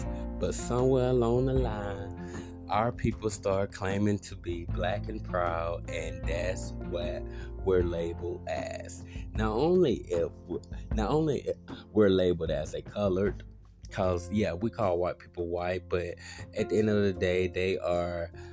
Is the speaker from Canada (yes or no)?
no; United States; First of all, I'm American, period. This is my homeland.